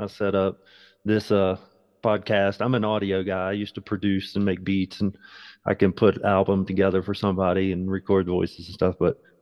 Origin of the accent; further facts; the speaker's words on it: West Virginia, United States; I'm from West Virginia, so Boone's Farm at 13 was very normal.